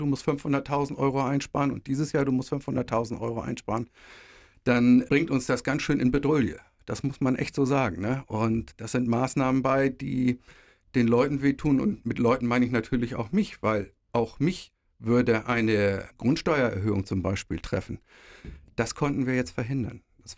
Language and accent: German; Heide, Schleswig-Holstein, Germany; ich bin in Heide geboren, hier zur Schule gegangen, Kindergarten und so weiter, Lehre. Und das ist, ich selber als Person bin 100% Heide. Ich kenne die Heiderinnen und Heider